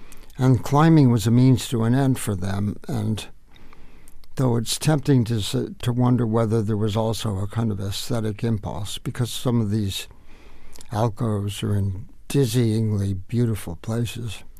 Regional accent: Boulder, Colorado, United States; I certainly needed, from the first years I grew up in Boulder, Colorado, to get out and to get away and to get up into the mountains.

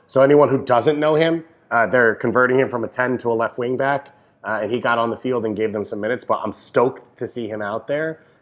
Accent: New York, United States; Yeah, as a New Yorker, Devang, I'm disgusted by your East Coast bias.

